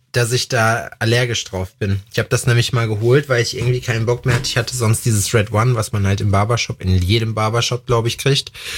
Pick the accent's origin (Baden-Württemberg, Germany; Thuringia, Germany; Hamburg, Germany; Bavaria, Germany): Thuringia, Germany; wir sind ja aus Thüringen